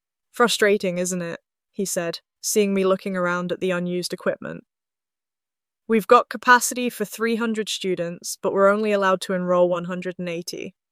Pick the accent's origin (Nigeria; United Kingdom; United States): United Kingdom; Newton-le-Willows, North West England; I grew up here in Newton Le Willows, watching my dad transition from the pits to care work when the coal industry collapsed.